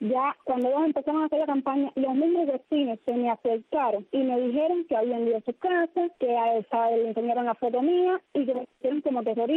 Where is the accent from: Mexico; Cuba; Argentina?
Cuba; como ciudadanos cubanos que somos